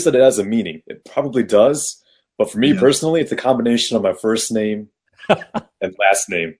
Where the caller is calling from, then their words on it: New Jersey, United States; I'm calling from New Jersey here.